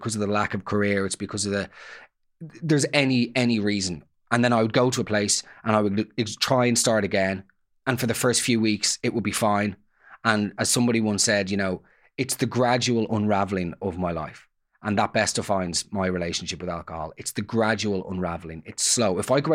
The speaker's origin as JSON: {"language": "English", "town": "Dublin", "region": "Leinster", "country": "Ireland", "tie": "born or raised there", "said": "I grew up in Dublin."}